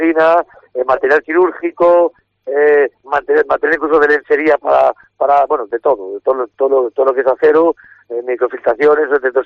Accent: Castile and León, Spain; la mayoría somos de aquí del Bierzo, todos.

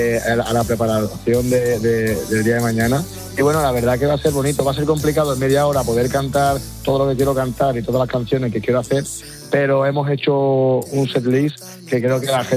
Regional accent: Seville, Andalusia, Spain; Yo vengo de un barrio de Sevilla que se llama Pinomontano, que se escuchaba muchísimo rap

